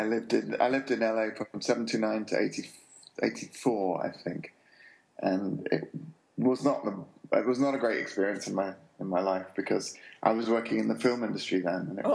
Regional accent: London, United Kingdom; I was born and raised in London, and I like the modernism that blurs into the old London.

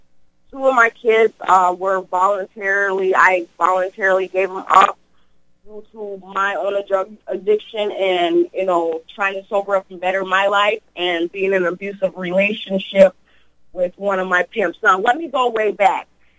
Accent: Litchfield, Minnesota, United States; now in Minneapolis, United States; All right, so basically my story, I grew up in Litchfield, Minnesota, a city called Litchfield, Minnesota.

